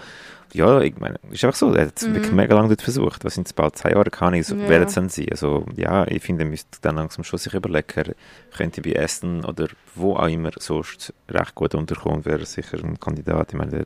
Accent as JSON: {"language": "German", "country": "Brazil", "said": "Local, also wir sind als Brasilianer, würde ich eben Portimão sagen"}